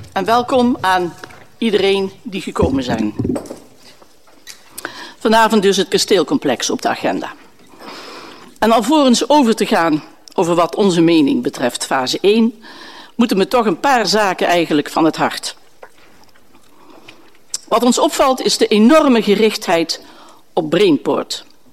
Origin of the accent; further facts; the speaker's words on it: Eindhoven, North Brabant, Netherlands; Zelf ben ik geboren en getogen in Eindhoven. Vlakbij de TU ben ik geboren en ik heb de ontwikkeling mee mogen maken.